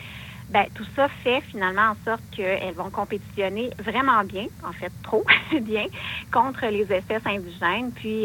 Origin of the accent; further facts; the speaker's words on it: Quebec, Canada; Je trouve que ça reflète bien nos droits en tant que Québécois